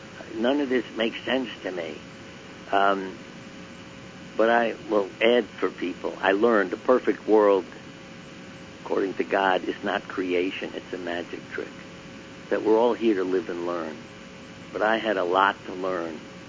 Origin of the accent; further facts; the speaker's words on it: Brooklyn, New York, United States; but I grew up in Brooklyn, and Carmine was my friend and neighbor.